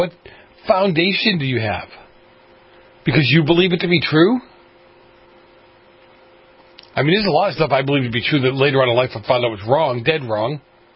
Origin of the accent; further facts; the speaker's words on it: Massachusetts, United States; This is MIT, the Massachusetts Institute of Technology, my home state.